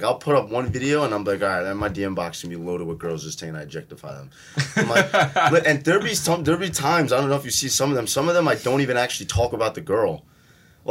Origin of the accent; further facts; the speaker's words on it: New York, United States; accent: New York; I'm originally from New York, so I got like kind of like a New York accent, but like it's nothing like my videos.